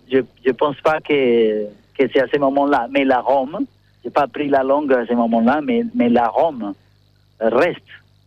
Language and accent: French; Buenaventura, Valle del Cauca, Colombia; born there; French is a second language; Bien que je suis né en Colombie et que je suis né dans une île qui s'appelle Buenaventura